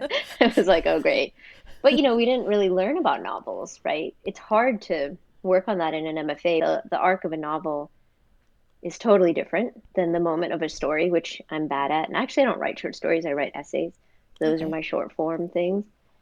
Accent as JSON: {"language": "English", "country": "Thailand", "lives_now": "United States", "said": "And since I'm from Thailand, I wasn't going to do that."}